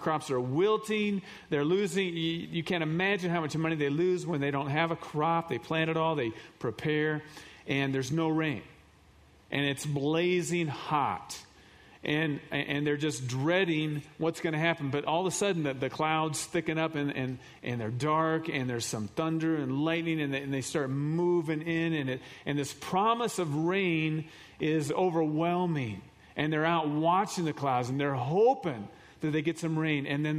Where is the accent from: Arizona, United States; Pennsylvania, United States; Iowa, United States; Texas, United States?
Iowa, United States; And I think about this, you know, I'm from Iowa. We got back from Iowa, I don't know how long, a couple weeks ago.